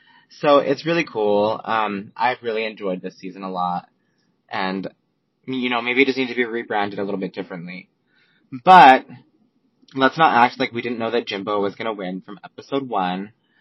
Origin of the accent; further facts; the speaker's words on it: Las Vegas, Nevada, United States; I'm also from Vegas. She's my Vegas sister, but she doesn't know that I exist.